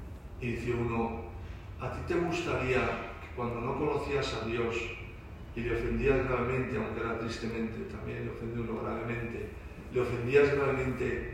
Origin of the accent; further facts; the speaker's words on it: El Escorial, Community of Madrid, Spain; yo soy del Escorial